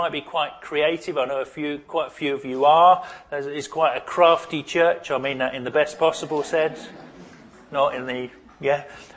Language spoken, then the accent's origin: English; United Kingdom; Well, we're British, we can't do it.